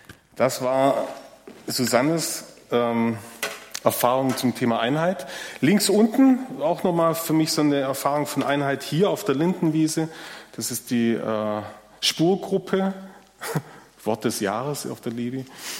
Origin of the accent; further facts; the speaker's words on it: Swabia, Germany; born there; Also ich bin gebürtiger Schwabe, aber jetzt im Prinzip auch mein halbes Leben in Baden, also ich bin so between.